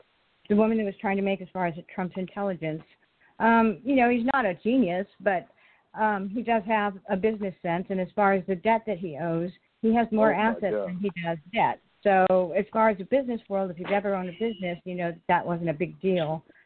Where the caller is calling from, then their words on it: California, United States; I'm calling from Southern California.